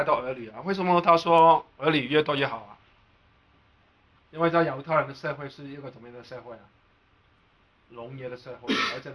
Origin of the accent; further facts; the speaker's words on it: China; 我们中国人有个东西吧，是不是个不求人呢